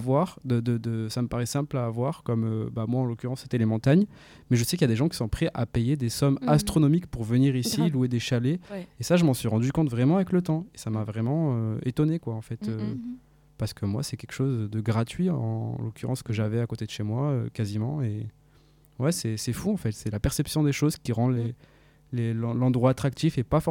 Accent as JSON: {"language": "French", "town": "Grenoble", "region": "Auvergne-Rhône-Alpes", "country": "France", "said": "moi, je suis de Grenoble. Donc déjà, ce n'est pas une ville très touristique de base, sauf l'hiver."}